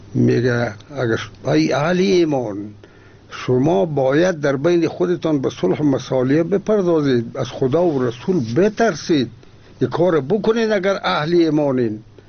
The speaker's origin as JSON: {"language": "Persian", "country": "Afghanistan", "said": "به عنوان یک افغان،"}